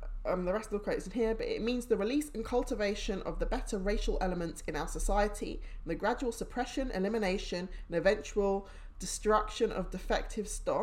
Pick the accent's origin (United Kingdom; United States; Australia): United Kingdom; being someone who straddles two worlds anyway, being British and Afro-Caribbean